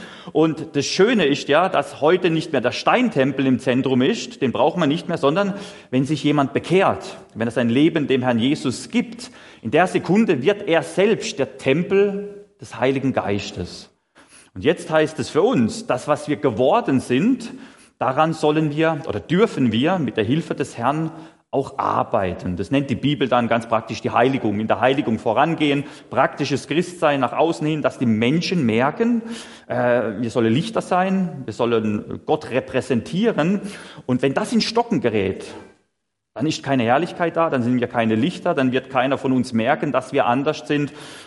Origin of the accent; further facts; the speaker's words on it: Freiburg im Breisgau, Baden-Württemberg, Germany; now in Dierdorf, Germany; Ich komme ursprünglich aus Freiburg im Breisgau. Ich denke, das merkt man wahrscheinlich jetzt dann auch im Laufe der Predigt. Der Dialekt ist ein bisschen wahrscheinlich ungewöhnlich für euch